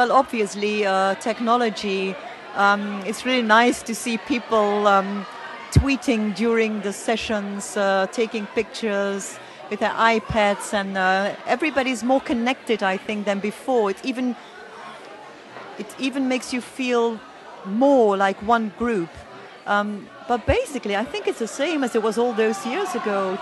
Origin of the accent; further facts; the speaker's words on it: Flanders, Belgium; English is a second language; from Belgium, from Flanders in Belgium, and probably people know me as … on Twitter.